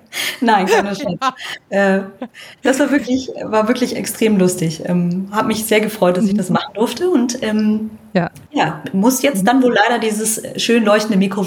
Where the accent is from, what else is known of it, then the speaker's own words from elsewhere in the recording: Lower Saxony, Germany; Ich bin im Umland von Hannover groß geworden, muss man dazu sagen, in einem sehr kleinen Ort.